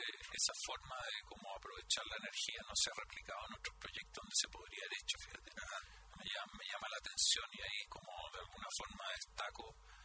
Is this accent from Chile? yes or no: yes; Chile; Y la forma de cómo mirar la minería nosotros, o sea, como chilenos, que es de un nivel, del más alto nivel.